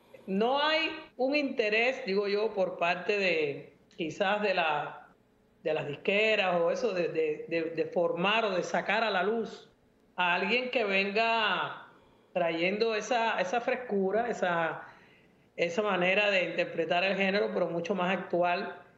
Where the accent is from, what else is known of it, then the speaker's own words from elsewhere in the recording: Cuba; moved away; Tengo mi ciudadanía bien puesta porque ahí nací, porque soy tan cubana que he vivido en varios países y no se me pega ningún acento ni nada. Yo sigo hablando como si hubiera llegado de Cuba el otro día.